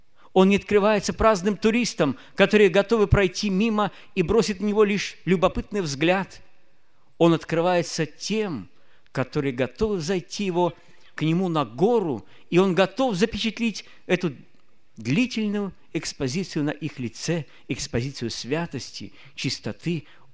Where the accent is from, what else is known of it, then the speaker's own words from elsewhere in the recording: Belarus; first language Belarusian; Мы споем на нашей родной белорусской мове.